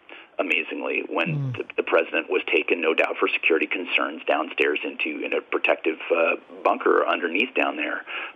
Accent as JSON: {"language": "English", "region": "California", "country": "United States", "said": "and I'm from Southern California, but I was reporting in North Carolina"}